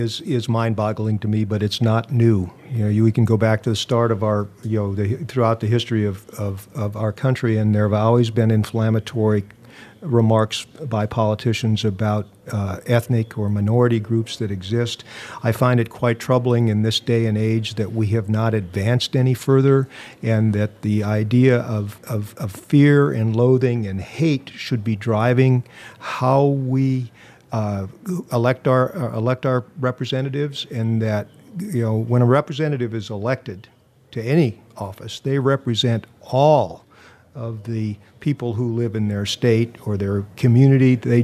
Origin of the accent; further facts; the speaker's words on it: South Dakota, United States; growing up in Western South Dakota, I remember everybody helped everybody else out.